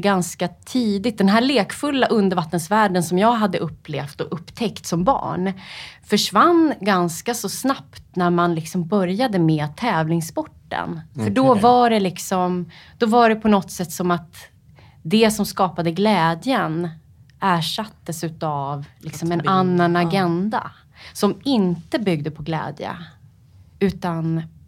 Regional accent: Upplands Väsby, Stockholm County, Sweden; Jag är uppvuxen i Upplands Väsby.

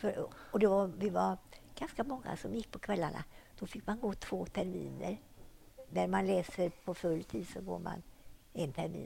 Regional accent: Mellerud, Västra Götaland County, Sweden; Och jag kan fundera på hur det var hemma i Mellerud.

